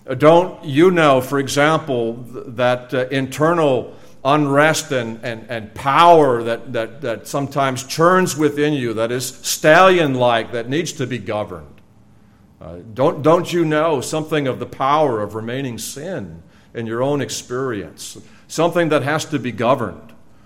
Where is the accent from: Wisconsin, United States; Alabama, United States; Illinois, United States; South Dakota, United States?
Illinois, United States; I grew up near Chicago, and every October 8th, we commemorated in the Chicagoland area the Great Chicago Fire of 1871.